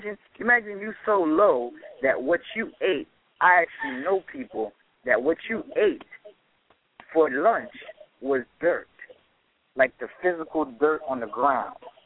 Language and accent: English; Haiti; my wife is from Philippines, right? I'm from Haiti. So my country is a third world country.